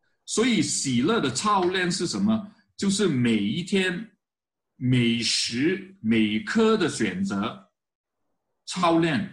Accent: China; 我们从中国来的弟兄姐妹

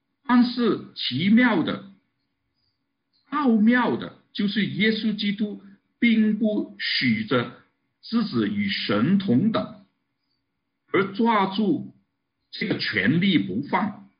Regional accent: Canada; 我们加拿大人很精彩的，他们很多的加拿大人坚持不戴口罩。

